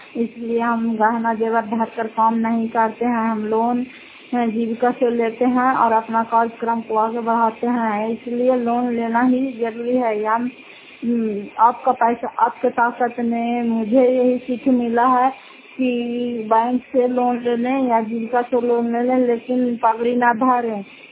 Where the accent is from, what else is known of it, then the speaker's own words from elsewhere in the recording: Fatehpur, Bihar, India; घर फतेहपुर पंचायत मकरौता जिला नालंदा करा तस्वा ब्लॉक की निवासी हूँ।